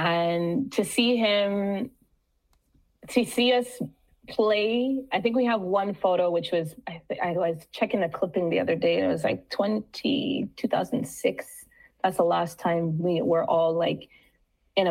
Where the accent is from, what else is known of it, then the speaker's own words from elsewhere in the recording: Montreal, Quebec, Canada; And I said, hi … I'm from Montreal. I can play pan too.